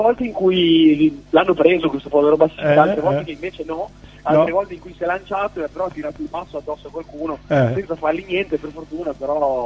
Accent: Modena, Emilia-Romagna, Italy; noi siamo di Modena e suoniamo del rock and roll, come avete potuto sentire, un po' alla vecchia.

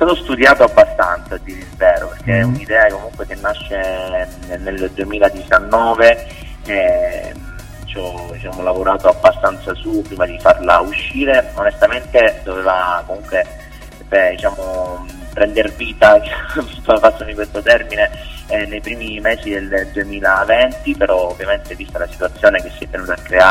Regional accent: Reggio Calabria, Calabria, Italy; io, diciamo, sono originario di Reggio Calabria

